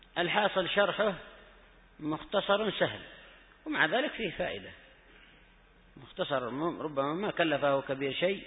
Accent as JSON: {"language": "Arabic", "country": "Yemen", "said": "عندنا في اليمن"}